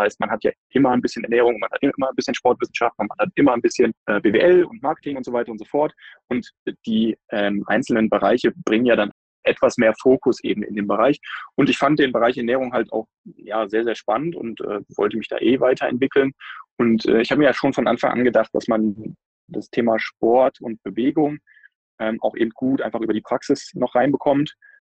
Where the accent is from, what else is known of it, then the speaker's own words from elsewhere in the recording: Moers, North Rhine-Westphalia, Germany; Aber in der Stadt, in der ich groß geworden bin, in Moers